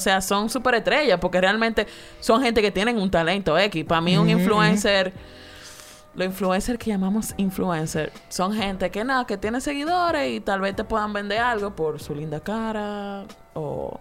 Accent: Dominican Republic; como dominicano estábamos acostumbrados a ver la televisión

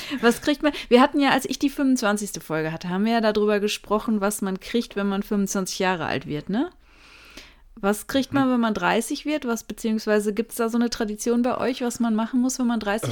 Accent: Münster, North Rhine-Westphalia, Germany; Ich komme ja gebürtig eigentlich aus Münster.

